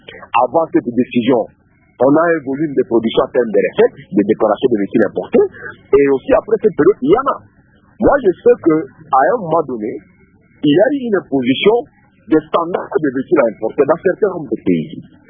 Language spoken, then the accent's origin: French; DR Congo; nous, en tant que Congolais.